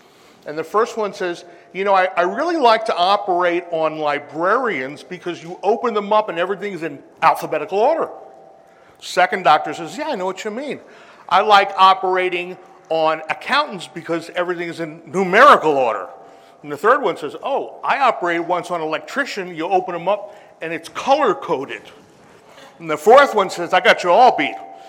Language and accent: English; New York City, New York, United States; now in Denver, United States; So I'm originally from New York City, moved to Denver in 93, which is my home.